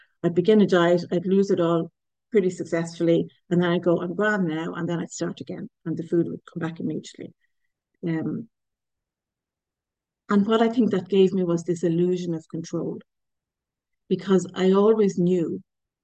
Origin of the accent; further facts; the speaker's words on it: Ireland; I don't know if anyone can pick up my accent. I'm Irish, I'm in Ireland